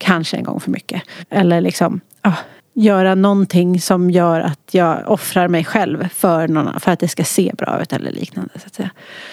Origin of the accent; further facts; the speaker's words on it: Huddinge, Stockholm County, Sweden; Men jag föddes i Flemingsberg.